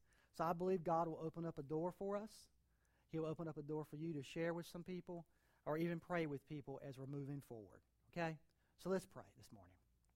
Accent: North Carolina, United States; I'm from Eastern North Carolina. We're from Eastern North Carolina.

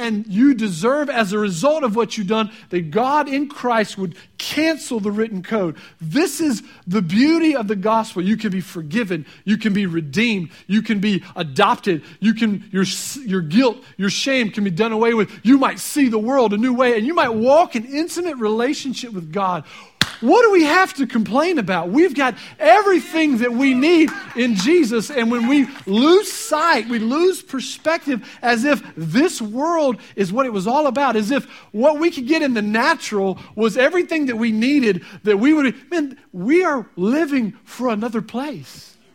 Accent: the South, United States; See, I like to cook grits. I'm from the South, and I love grits.

